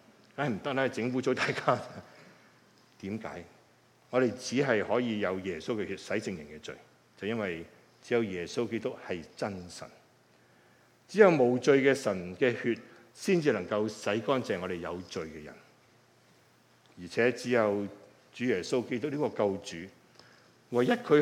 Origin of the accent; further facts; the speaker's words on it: China; 我們中國人也有很多不同的背景的人都有，不同的，在不同的國，就是地方的出生的情況都有